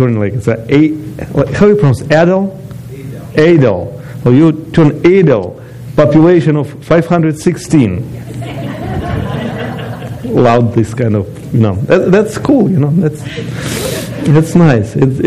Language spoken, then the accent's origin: English; Ukraine; English is a second language; I was born in Ukraine.